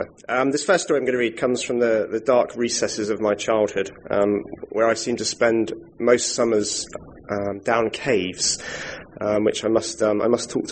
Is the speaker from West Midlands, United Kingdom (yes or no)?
no; South West England, United Kingdom; and I'm from Devon.